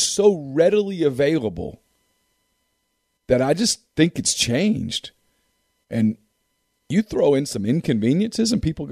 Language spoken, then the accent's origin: English; Louisiana, United States; As a kid growing up in Louisiana, I mean, you know, you didn't, every LSU game wasn't on television.